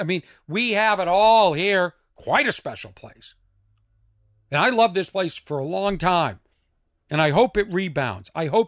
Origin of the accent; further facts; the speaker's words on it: California, United States; This idiot didn't even think to ask where I was from. Guess what, idiot? I'm from California, too.